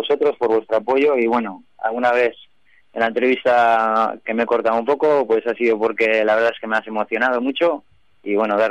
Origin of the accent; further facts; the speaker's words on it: Colindres, Cantabria, Spain; que va a ser en Colindres, es en mi pueblo, es justamente a 20 metros de mi casa